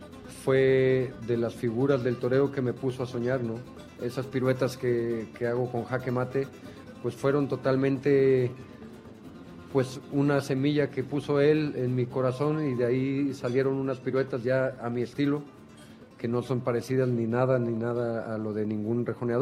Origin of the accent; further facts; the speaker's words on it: Mexico; born there; pero yo nací en México y he toreado siempre el toro mexicano.